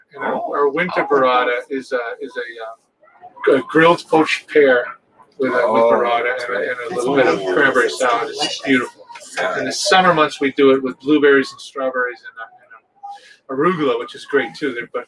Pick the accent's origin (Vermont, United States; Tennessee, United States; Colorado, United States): Vermont, United States; I'm from Vermont.